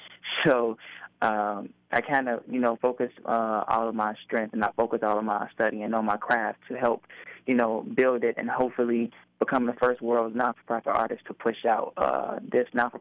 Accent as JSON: {"language": "English", "town": "Chicago", "region": "Illinois", "country": "United States", "said": "I am from Chicago, yes."}